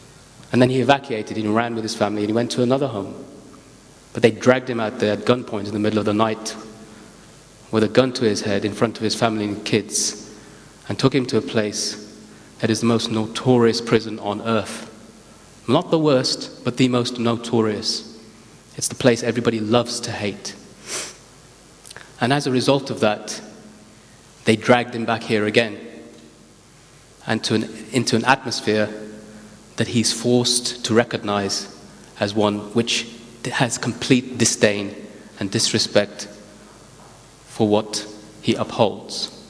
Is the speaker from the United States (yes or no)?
no; United Kingdom; What makes me British is my experiences in this place, my knowledge of this place.